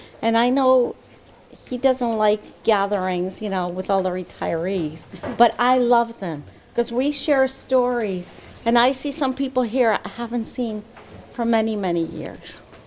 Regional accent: Newport, Rhode Island, United States; He was New Bedford, I was Newport. Very close together.

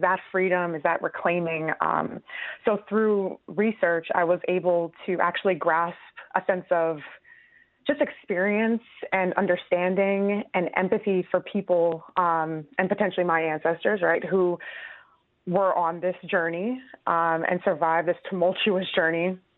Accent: United States; I grew up in America in our educational system, and I think there's a lot of history that is left out.

